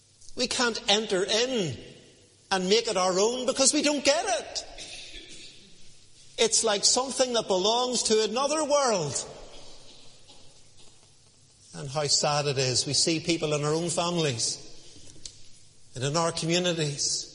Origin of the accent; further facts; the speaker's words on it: Bangor, Northern Ireland, United Kingdom; I was brought up in Rosemary Park Baptist Church in Bangor. There are one or two Rosemary Parkers about Lisburn, and I met one or two of them this morning.